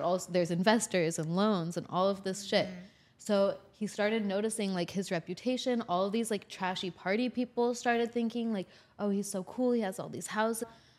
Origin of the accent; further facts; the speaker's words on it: Boulder, Colorado, United States; also born or lived in Sonoma County, California / Mendocino County, California; I'm from Boulder and Sonoma County, Mendocino County. Like, I've been seeing these dirty hippies go to Burning Man my whole life.